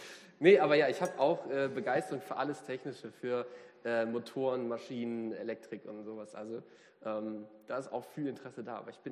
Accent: Cuxhaven, Lower Saxony, Germany; born there; Ja, 95 bin ich geboren in Cuxhaven an der Nordsee.

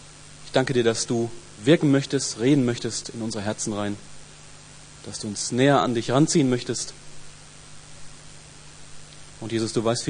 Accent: Hagen, North Rhine-Westphalia, Germany; Ich komme von gar nicht so weit weg. Ich bin nämlich aus Hagen ursprünglich. Das ist fast Bayern. Kurz an der Grenze.

